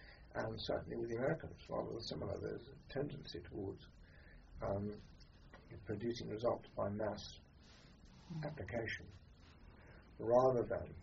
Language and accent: English; United Kingdom; We're different, we're British.